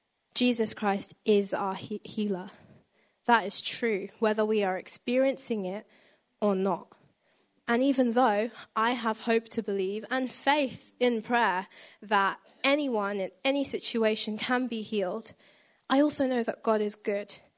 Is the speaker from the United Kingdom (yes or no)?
yes; London, United Kingdom; in case you can't tell, I'm from London.